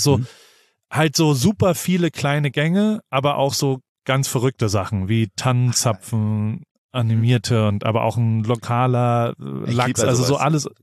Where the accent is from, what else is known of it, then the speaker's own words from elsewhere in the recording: Heidelberg, Baden-Württemberg, Germany; Wir waren noch nie zusammen in Heidelberg.